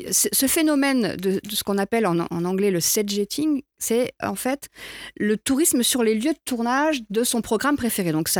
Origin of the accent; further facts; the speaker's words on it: Montpellier, Occitanie, France; born there; j'ai quitté Nîmes pour revenir à Montpellier, qui est quand même ma ville de naissance et de cœur aussi, même si j'aime toujours Nîmes.